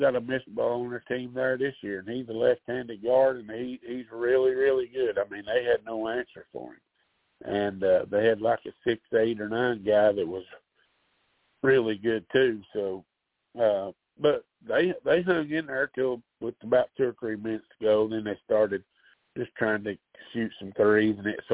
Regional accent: Tennessee, United States; when we tell them we're from Tennessee, oh, I know where Memphis is, or I know where Nashville is. Well, we live plumb at the other end of the state.

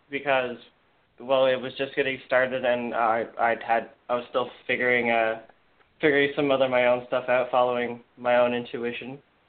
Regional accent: Newfoundland and Labrador, Canada; born there; I was born in Newfoundland, so it's a small community of itself.

